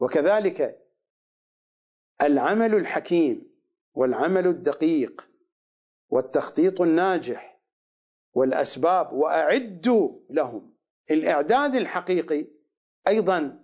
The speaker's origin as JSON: {"language": "Arabic", "country": "Iraq", "said": "لا توجد عندنا في العراق مدينة توصف بأنها برية وبحرية إلا البصرة"}